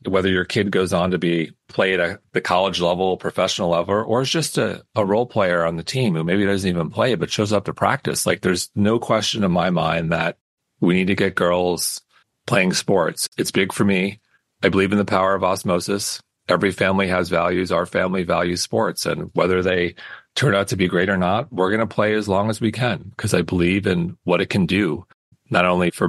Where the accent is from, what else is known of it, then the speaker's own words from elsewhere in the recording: Manhasset, New York, United States; Growing up in Manhasset, upper middle class town where I was one of the few kids whose parents were divorced, I lived on the wrong side of the tracks in a very safe, modest home compared to other very big homes.